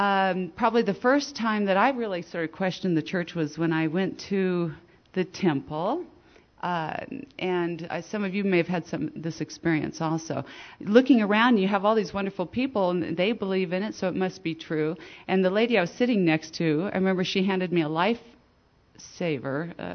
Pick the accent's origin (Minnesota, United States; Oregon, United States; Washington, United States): Washington, United States; Mercer Island; also born or lived in Florida / Newfoundland; I was born in Florida, good military family, and traveled to Newfoundland, and then we ended up on Mercer Island, Washington, just outside of Seattle.